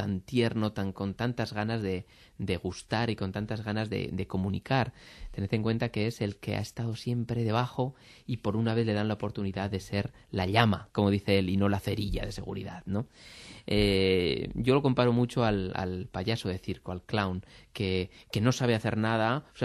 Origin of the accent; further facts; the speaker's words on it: Zaragoza, Aragon, Spain; me hablaba con un actor mayor de mi tierra, zaragozano